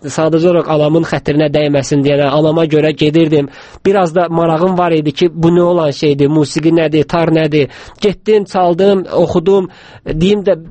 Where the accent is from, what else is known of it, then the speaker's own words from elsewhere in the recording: Baku, Azerbaijan; born there; Xeyr, əslim yardımlılandı, cənub zonasındanam. Amma Bakıda doğulmuşam.